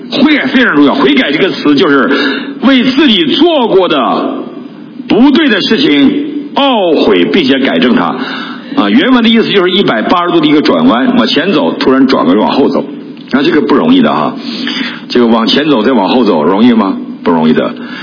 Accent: Wangkui County, Heilongjiang, China; 我记得小的时候我们家是没有火车的，我生在黑龙江省望奎县，非常一个普通的县城，是农业县，没有火车，火车都没有。我16岁之前没有坐过火车

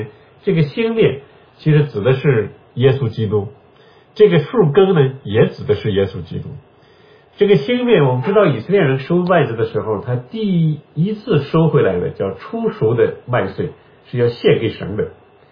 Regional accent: Shaanxi, China; 我们陕西人也吃面食

